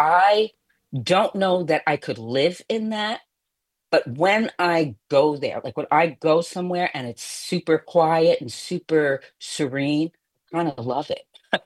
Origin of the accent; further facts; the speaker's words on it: Bronx, New York, United States; also born or lived in Brooklyn; I was born in the Bronx. Was raised there until about 11, 12, and then we moved to Brooklyn, and I've been there ever since.